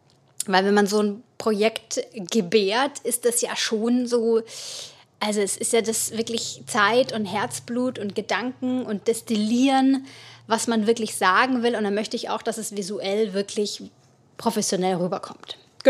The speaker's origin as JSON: {"language": "German", "region": "Bavaria", "country": "Germany", "said": "da, wo ich herkomme, in meinem kleinen fränkischen Dorf"}